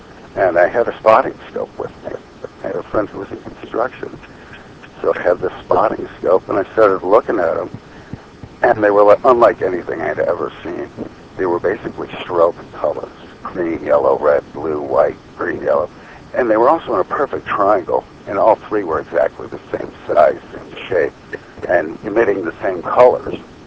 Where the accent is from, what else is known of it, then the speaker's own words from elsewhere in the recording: Chicago, Illinois, United States; Every once in a while I slip, but you'll figure out I'm a Chicagoan.